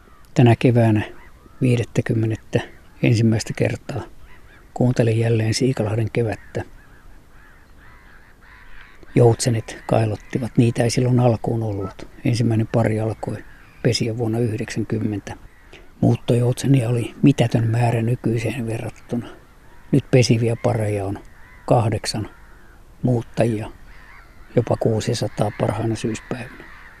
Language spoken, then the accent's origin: Finnish; Lappee, South Karelia, Finland; Tulimme lättähatulla Lauritsalasta. Minä olin Lappeen poikia. Lappeelta oli muutamia muitakin koulutovereita.